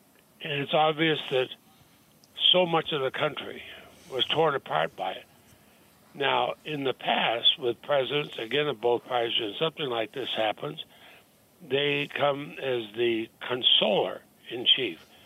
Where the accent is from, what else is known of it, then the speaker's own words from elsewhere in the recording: Montpelier, Vermont, United States; I grew up in Montpelier. I remember the number of times people would march up to the state house.